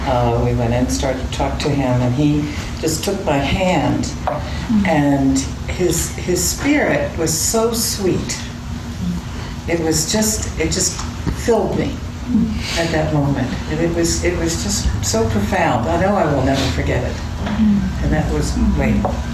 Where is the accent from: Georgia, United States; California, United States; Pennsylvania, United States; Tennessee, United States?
Pennsylvania, United States; We're from Pennsylvania